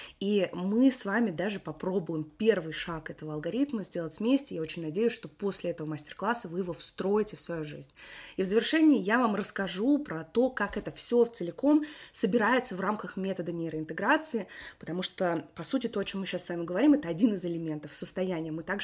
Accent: Russia; also born or lived in Kyrgyzstan; now in California, United States; я выросла в России. Родилась я в Кыргызстане, но тогда это еще был Советский Союз, но сейчас я живу в Калифорнии, в США.

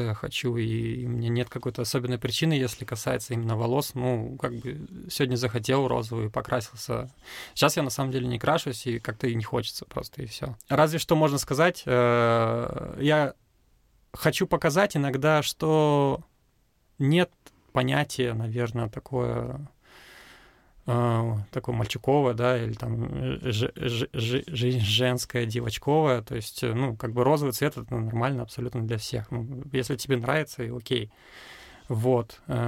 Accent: Karaganda, Karaganda Region, Kazakhstan; я родом из Караганды. Караганда славится тем, что у нас есть своеобразная тусовка, панк-хардкор-тусовка, которую знают по всему СНГ.

